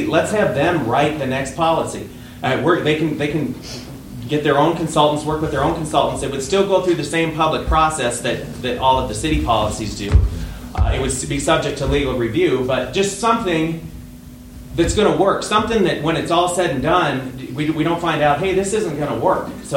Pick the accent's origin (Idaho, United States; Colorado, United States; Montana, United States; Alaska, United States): Montana, United States; Billings; I have lived in Montana all my life. I was born and raised in Billings.